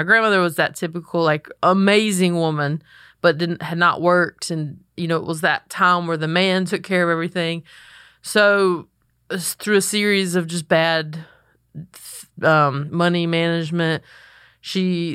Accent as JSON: {"language": "English", "town": "Belmont", "region": "North Carolina", "country": "United States", "said": "I'm from a very, very small town called Belmont, North Carolina. When I was born, it was around 5,000 people. Now it's around like 11,000, so it's a metropolis. it's right outside of Charlotte."}